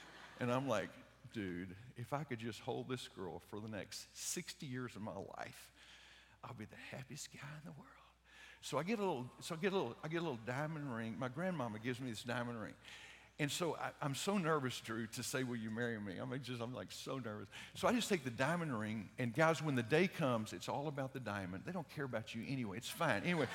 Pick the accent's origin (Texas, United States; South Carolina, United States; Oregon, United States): Texas, United States; College Station; So I grew up in College Station. It was a really small town in those days